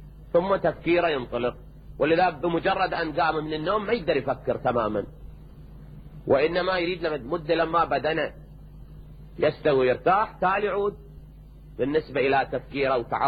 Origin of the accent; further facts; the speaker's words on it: Najaf, Najaf Governorate, Iraq; بس انا من النجف لكن ما اذكر كلمتها الى الان